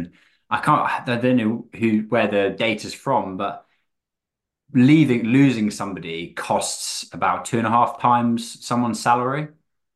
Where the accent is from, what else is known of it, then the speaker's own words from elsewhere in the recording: South West England, United Kingdom; I grew up in Wiltshire, the youngest of five kids.